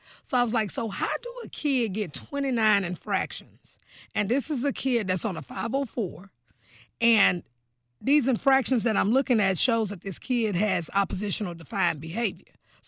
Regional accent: Houston, Texas, United States; You know, I'm from Northeast Houston. You know, I'm that girl that's from around the way

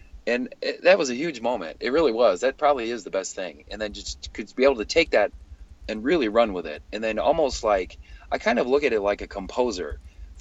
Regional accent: Michigan, United States; Because growing up in Michigan, as a small kid, I'll never forget, like, the first time I saw an avocado, it was when I was in the Marine Corps, when I was, like 18, 19.

